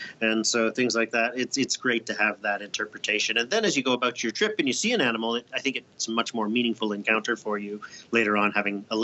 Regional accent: Ontario, Canada; moved away as an adult; also born or lived in Yukon; when I grew up in Ontario back east, just up above New York State

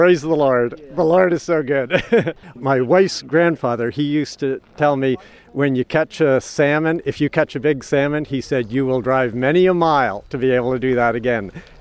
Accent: Tyne Valley, Prince Edward Island, Canada; also born or lived in Summerside; I'm from Summerside, PEI, originally Tyne Valley area.

